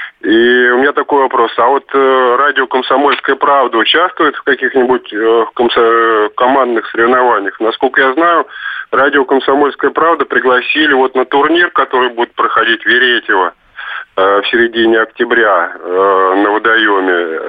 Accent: Moscow, Russia; Я из Москвы.

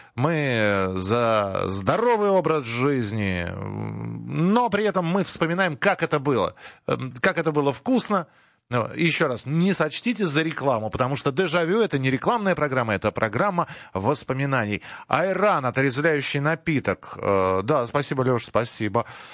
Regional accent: Moscow, Russia; я же из Москвы, где же я листочки мяты-то найду?

